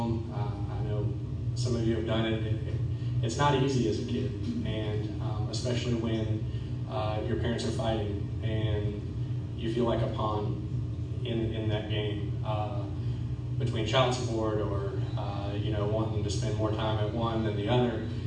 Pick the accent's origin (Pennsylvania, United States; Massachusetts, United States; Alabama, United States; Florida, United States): Florida, United States; also born or lived in St. Petersburg, Florida; And I grew up in Wakulla County, and we have someone here from my hometown